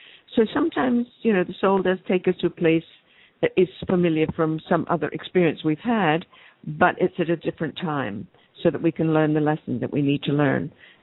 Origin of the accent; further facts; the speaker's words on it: England, United Kingdom; I grew up in England